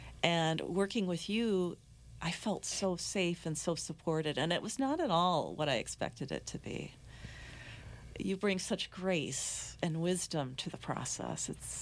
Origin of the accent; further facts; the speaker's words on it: Wisconsin, United States; now in Minnesota, United States; I'm a transplant from Wisconsin, right? I didn't make any friends here in Minnesota until I had cancer.